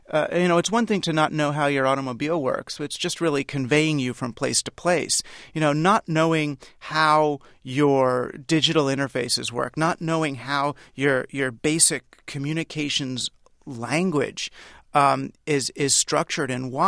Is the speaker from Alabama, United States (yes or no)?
no; New York City, New York, United States; I grew up in New York City